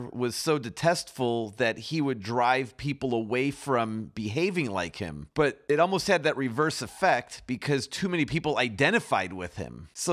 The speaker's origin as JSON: {"language": "English", "town": "Chicago", "region": "Illinois", "country": "United States", "tie": "born or raised there", "said": "And like growing up in Chicago, I experienced white flight."}